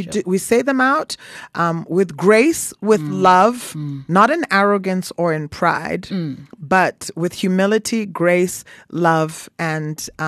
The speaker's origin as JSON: {"language": "English", "country": "Canada", "tie": "born or raised there", "said": "You know, growing up in Canada, we spoke French."}